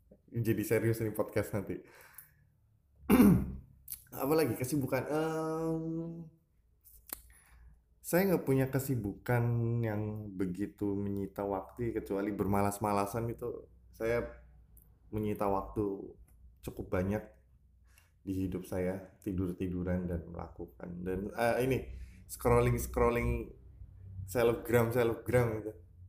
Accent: Purbalingga, Central Java, Indonesia; Saya dari Purbalingga gitu.

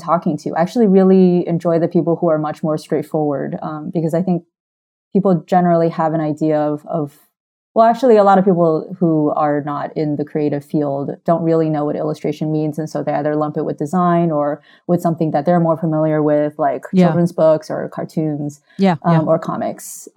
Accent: California, United States; I had a pretty positive experience with friends and growing up in California.

